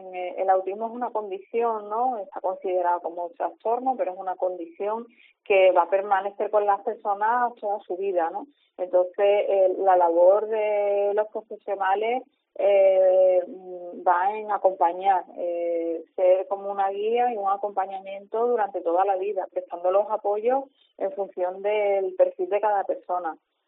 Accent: Cádiz, Andalusia, Spain; que somos gaditanas, que trabajamos aquí, vivimos aquí

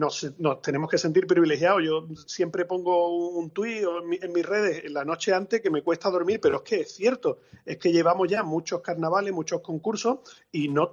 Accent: Cádiz, Andalusia, Spain; nosotros, antes que periodistas, somos gaditanos, amantes de nuestra tierra y amantes del carnaval

